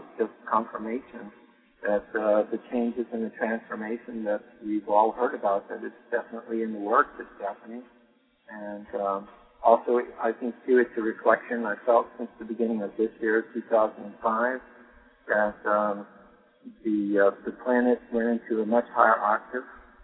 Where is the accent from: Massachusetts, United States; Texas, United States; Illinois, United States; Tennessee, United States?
Illinois, United States; Chicago; born there; No, I'm in Illinois. When I come in, I stay with my father. This is my home in America. And I was born in Chicago.